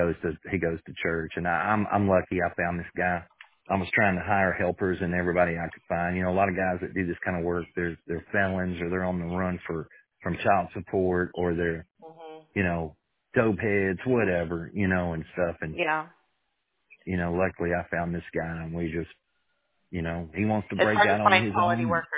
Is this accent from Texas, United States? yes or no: no; Arkansas, United States; moved away; I'm originally from Arkansas, and I grew up in a small town in Arkansas. And I mean, I'm talking rural. There was a slaughterhouse on one side of me, and there was a dairy on the other side.